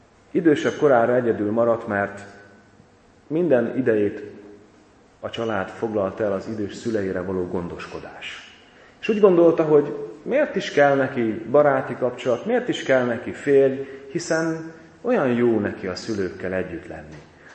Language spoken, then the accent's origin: Hungarian; Zakarpattia Oblast, Ukraine